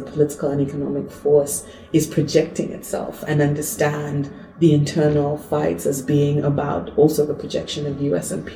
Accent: Zambia; also born or lived in Zimbabwe

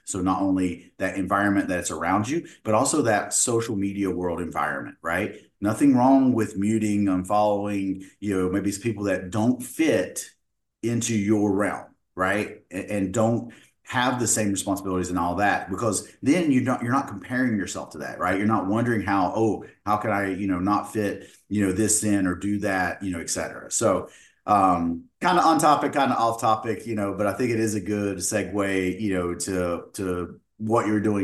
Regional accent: Appalachia, United States; I'm mid 40s. I grew up in Appalachia. I have a funny, you know, way that I talk.

